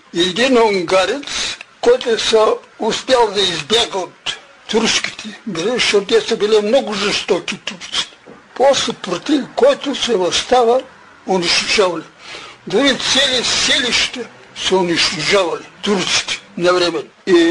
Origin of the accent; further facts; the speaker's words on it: Ugarchin, Lovech Province, Bulgaria; Съм излязъл от Угърчен, имаше бурен живот, политически живот.